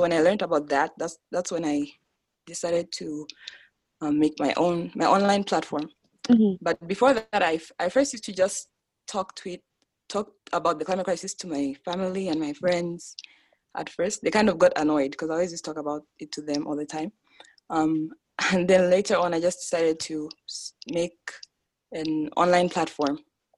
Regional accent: Zambia; I am a climate and environmental justice activist from Zambia.

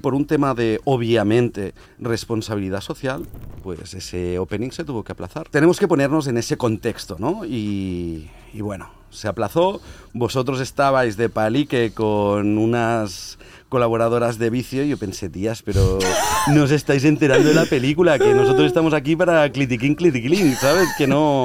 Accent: Barcelona, Catalonia, Spain; tengo 40 años y soy de Barcelona.

